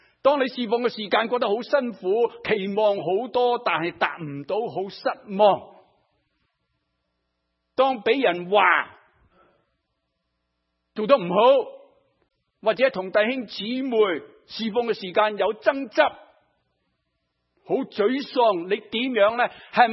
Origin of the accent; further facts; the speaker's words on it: China; 我们中国人说没有口齿，讲了话好像没有这件事情